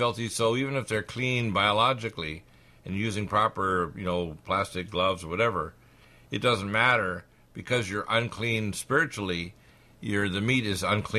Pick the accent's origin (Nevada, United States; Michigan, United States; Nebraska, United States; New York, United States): Michigan, United States; Detroit; born there; I was born in Detroit, and I have relatives in Michigan.